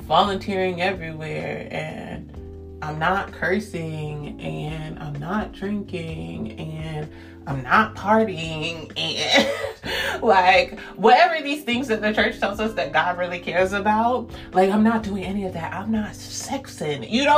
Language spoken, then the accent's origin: English; Jamaica; But especially as a Jamaican